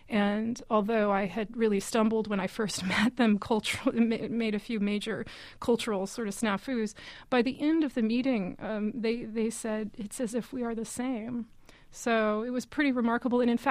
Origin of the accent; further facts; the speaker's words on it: United States; However, I think it would be really dangerous to assume somehow because I'm American that I'm immune.